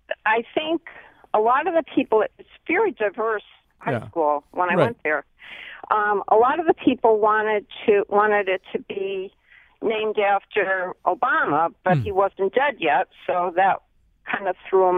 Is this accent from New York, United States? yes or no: no; Bridgeport, Connecticut, United States; now in Collinsville, United States; Okay. But I grew up in Bridgeport.